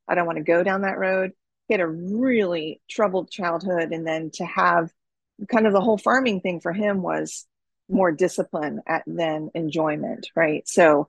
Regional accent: Florida, United States; We're kind of what we call halfbacks. And because I grew up in Florida. So we moved to the South halfway back.

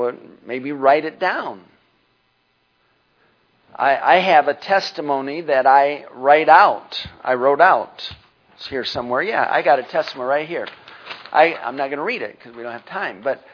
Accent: Pontiac, Michigan, United States; born there; I was born in Pontiac General Hospital, January 26, 1957.

